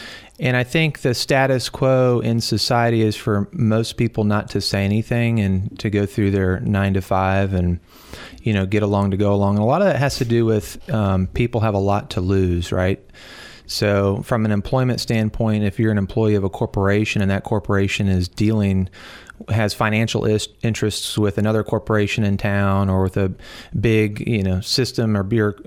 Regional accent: Georgia, United States; also born or lived in Rapid City, South Dakota / California / Washington; So I was born in Rapid City, South Dakota. My dad was in the military, flew B-52 nuclear bombs during the Cold War, and so it's pretty cool. And then moved to California, and then Washington State, and then moved to Georgia at about age six in the mid-80s.

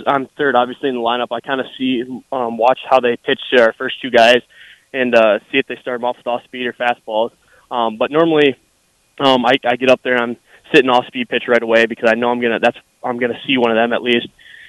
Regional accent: South Dakota, United States; Big Ten, since I'm from South Dakota, I've been following Big Ten, obviously.

